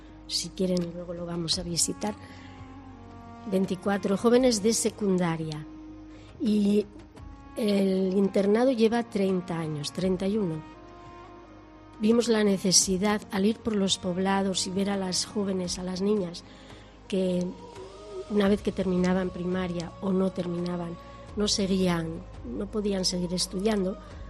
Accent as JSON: {"language": "Spanish", "town": "León", "region": "Castile and León", "country": "Spain", "moved": "yes", "lives_now": "Equatorial Guinea", "said": "Yo soy de León, o sea, lo llevo en mi corazón, mi pueblo, mi gente, ¿no? Pero también llevo en mi corazón a este país porque he vivido aquí mucho tiempo"}